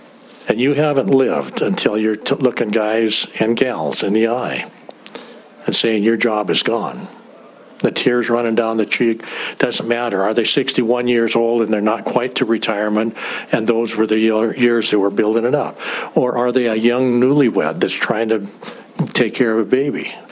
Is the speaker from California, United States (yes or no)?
yes; Eureka, California, United States; managed operations up in my hometown of Eureka.